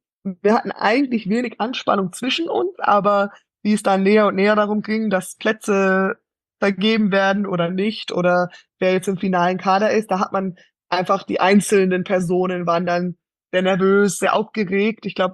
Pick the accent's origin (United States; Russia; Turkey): United States; now in Germany; Natürlich bedeutet mir meine Kindheit und wie ich aufgewachsen bin in den USA, meine ganzen Freunde dort sehr viel.